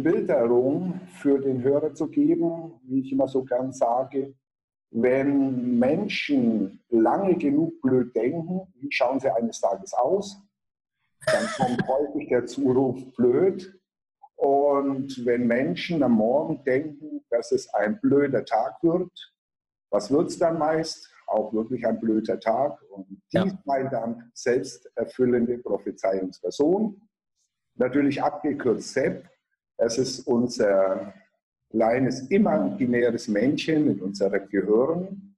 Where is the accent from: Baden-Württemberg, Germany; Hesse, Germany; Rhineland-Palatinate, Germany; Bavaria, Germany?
Bavaria, Germany; Ansbach; Ich stamme ursprünglich aus Ansbach. Ansbach liegt zwischen Nürnberg und Würzburg.